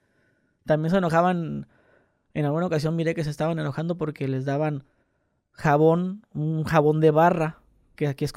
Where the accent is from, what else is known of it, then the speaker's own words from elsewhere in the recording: Mexico; y nosotros como mexicanos esperamos que, oye, pues agárralo